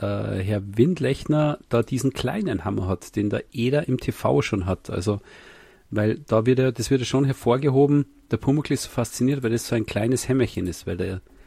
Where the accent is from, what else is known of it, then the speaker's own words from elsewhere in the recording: Salzburg, Austria; so ist man halt gegangen als Salzburger Kind. Ich meine, es ist ja alles irgendwie bajuwarischer Sprachraum, gell?